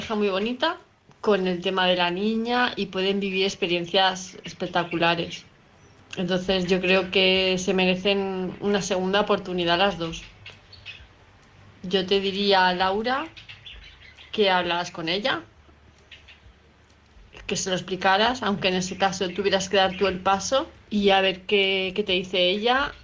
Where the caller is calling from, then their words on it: Palma de Mallorca, Balearic Islands, Spain; de Palma de Mallorca.